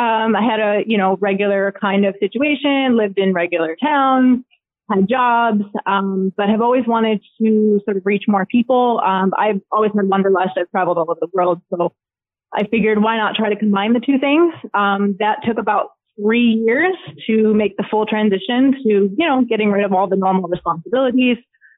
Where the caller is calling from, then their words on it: Charlotte, North Carolina, United States; I am currently in Charlotte, North Carolina.